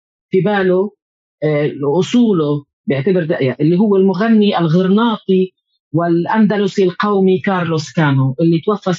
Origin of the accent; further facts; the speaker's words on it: Palestine; ممكن أنا كفلسطينية لما أدافع عن تاريخي العربي الإسلامي في إشبيلية